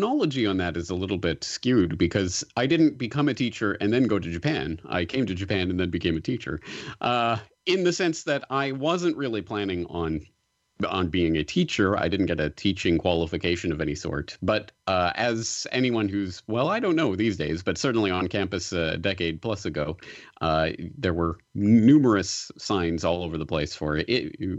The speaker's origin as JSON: {"language": "English", "town": "Calgary", "region": "Alberta", "country": "Canada", "tie": "born or raised there", "said": "I was born in Calgary, Alberta, in Western Canada, to two English parents. My parents emigrated from England in the 1970s, but I was born in Canada and grew up there."}